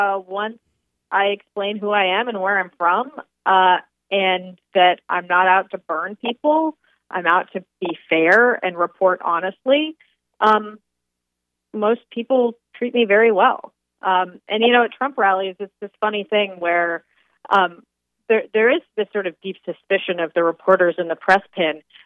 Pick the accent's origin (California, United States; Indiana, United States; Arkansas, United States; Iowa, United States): California, United States; I certainly growing up in the Central Valley and then going back as a reporter there